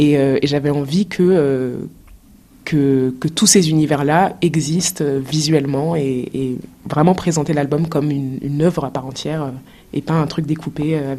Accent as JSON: {"language": "French", "country": "Cameroon", "tie": "born or raised there", "said": "en grandissant au Cameroun, j'avais un peu l'impression d'être coupée du monde."}